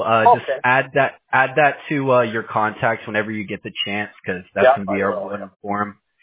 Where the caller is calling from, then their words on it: Houston, Texas, United States; I'm actually calling you from Houston, Texas.